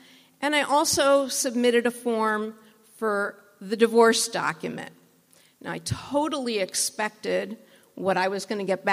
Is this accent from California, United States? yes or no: no; Rockford, Illinois, United States; she spent in Rockford, Illinois, my hometown